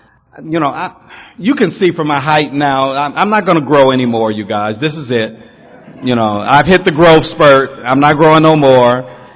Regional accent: Watts, California, United States; And in my neighborhood where I grew up in Watts, y'all, and tough place to grow up.

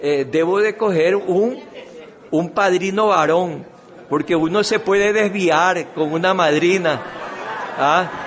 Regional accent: Guayaquil, Guayas, Ecuador; Yo soy de Guayaquil, de la parte caliente del Ecuador.

